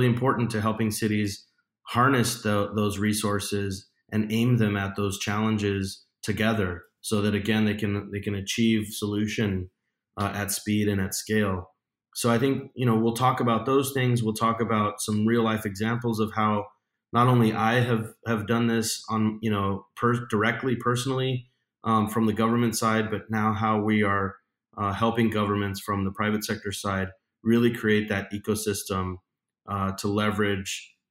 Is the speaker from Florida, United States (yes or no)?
no; El Paso, Texas, United States; the chief information and innovation officer for the city of El Paso, which is my hometown